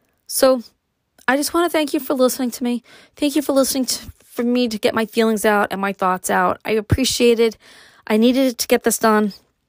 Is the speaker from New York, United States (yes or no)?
yes; Brooklyn, New York, United States; You can find out what it was like for me growing up in Brooklyn and all that.